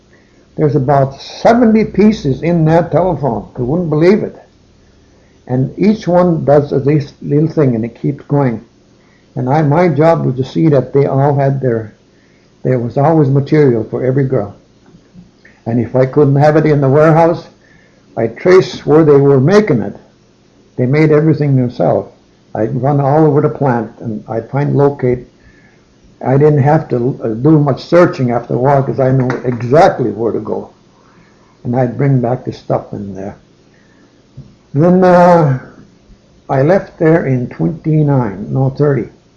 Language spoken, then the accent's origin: English; Ishpeming, Michigan, United States; also born or lived in North Lake; Well, I was born in North Lake. And about a year, I think it was about a year old when we moved to West Ishpeming.